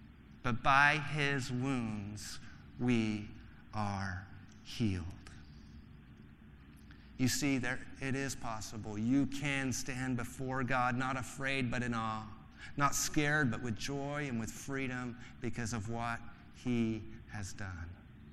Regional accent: United Kingdom; I'm British, so that would be pretty amazing.

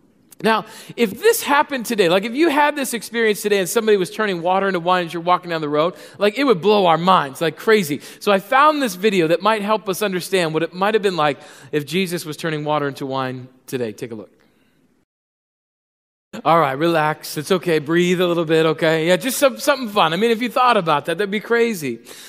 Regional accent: Chicago, Illinois, United States; Now, right here, since I'm from Chicago, I would interject a good Chicago Cubs joke

